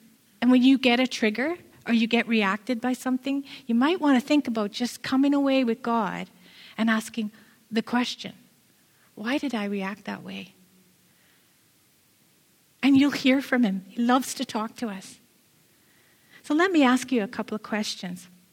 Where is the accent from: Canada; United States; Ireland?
Ireland; because I'm Irish and I love to talk.